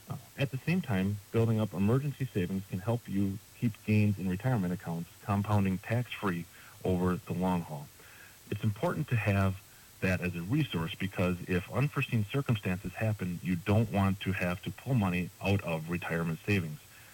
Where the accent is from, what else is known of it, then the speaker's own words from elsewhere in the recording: Medford, Wisconsin, United States; but I grew up in Medford, and like I said, that was kind of the family business, the financial consultant.